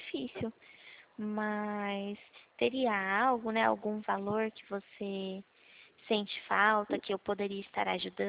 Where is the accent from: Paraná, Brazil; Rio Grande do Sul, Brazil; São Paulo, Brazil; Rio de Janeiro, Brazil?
São Paulo, Brazil; Itu; Não, eu sou da cidade de Itu.